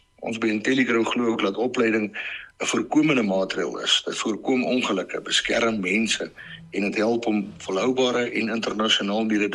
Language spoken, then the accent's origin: Afrikaans; Bothaville, Free State, South Africa; toe kry ek weer die geleentheid om terug te kom hier, ek kom van Botawel af en ek het hier groot geword.